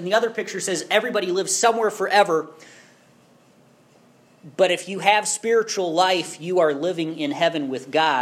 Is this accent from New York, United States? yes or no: no; Iowa, United States; I don't know if you ever heard this growing up in Iowa.